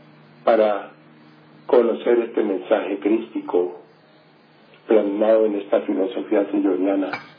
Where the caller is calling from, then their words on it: Bogotá, Colombia; de Bogotá, Colombia.